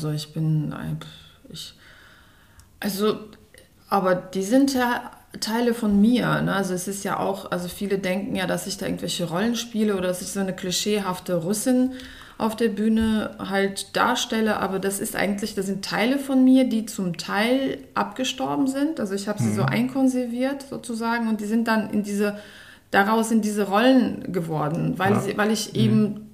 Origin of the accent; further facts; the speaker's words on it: Herzogenrath, North Rhine-Westphalia, Germany; also born or lived in Moscow; Also ich bin in Moskau geboren. Und bin danach dann quasi direkt nach Herzogenrath gezogen.